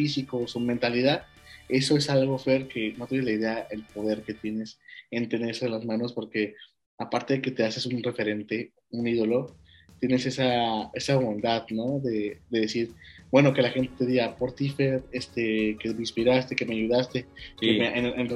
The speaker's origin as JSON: {"language": "Spanish", "country": "Mexico", "tie": "born or raised there", "said": "acá en México crecimos a veces, bueno, muchos chicos crecimos con novelas también por Disney Channel"}